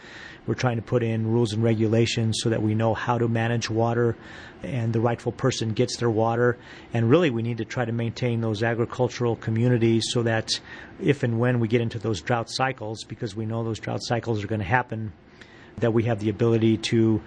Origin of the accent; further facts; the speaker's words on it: Albuquerque, New Mexico, United States; I'm a new, native New Mexican. I was born in Albuquerque. I went to school here. I went to college in New Mexico. You know, it's my home state.